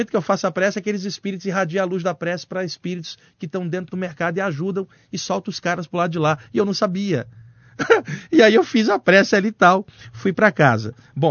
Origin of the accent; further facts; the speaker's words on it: Rio de Janeiro, Brazil; eu sou carioca, eu nem me lembrava desse feriado, cara.